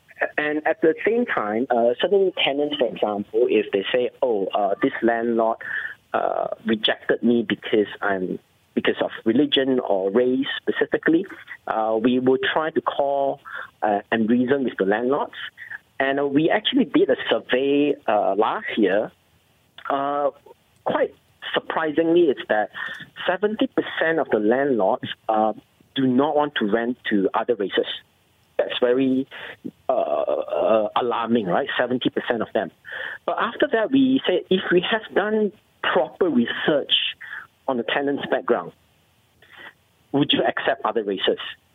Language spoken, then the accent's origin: English; Malaysia; I always say I'm a Malaysian first kind of guy.